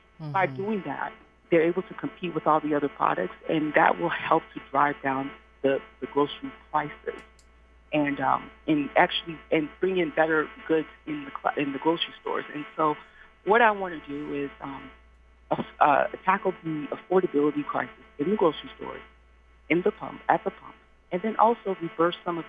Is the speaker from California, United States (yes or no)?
yes; Antioch, California, United States; even though I grew up in Antioch, but Antioch was a very mixed, diverse community.